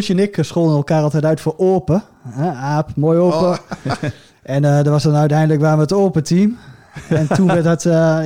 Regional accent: Hoogezand-Sappemeer, Groningen, Netherlands; bij ons in Hoogstandsappenmeer

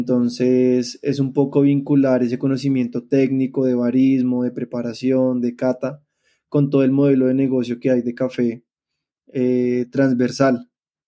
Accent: Ibagué, Tolima, Colombia; born there; Yo nací en Ibagué, una familia no cafetera, abogados de un ambiente más jurista.

